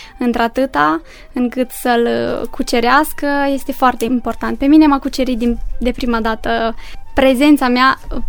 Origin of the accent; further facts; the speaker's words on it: Flămânzi, Botoșani County, Romania; Zona Flămânzilor are ca și specific, mai exact, dansurile pe care le-a promovat.